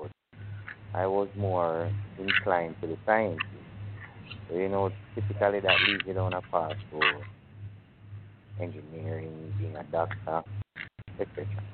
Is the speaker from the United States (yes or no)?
no; Highgate, Saint Mary, Jamaica; to be honest with you, I'm from Highgate, St. Mary's, small district in St. Mary's.